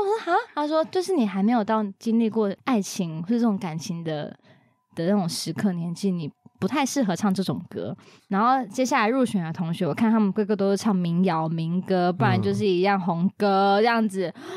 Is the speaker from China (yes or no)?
no; Taiwan; 老师看在我是台湾人的份上